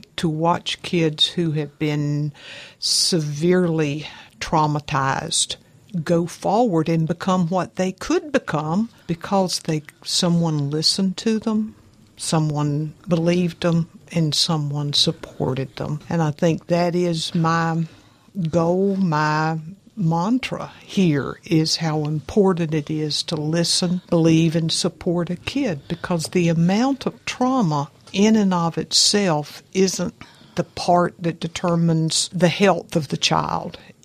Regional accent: Florida, United States; accent: Northwest Florida; Northwest Florida, as you can tell from my accent, doesn't sound or look like Miami, Orlando. They refer to the area I'm from as L.A., Lower Alabama.

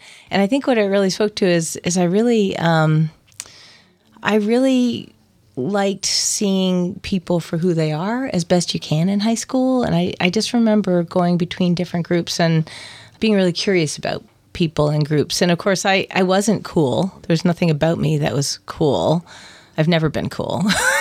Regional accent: Boston, Massachusetts, United States; now in Port Townsend, United States; So I grew up on the South Shore of Boston, and I am a product of public school system.

